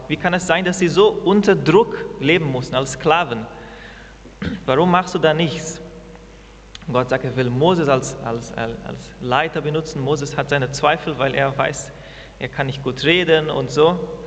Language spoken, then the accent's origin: German; Brazil; now in Germany; ich bin Brasilianer. Und seit November 2019 bin ich und meine Familie, meine Frau und zwei Kinder, sind wir nach Deutschland umgezogen